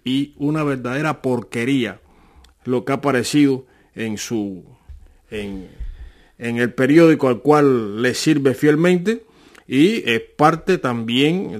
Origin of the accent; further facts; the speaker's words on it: Cuba; Yo me alegro muchísimo, particularmente como cubano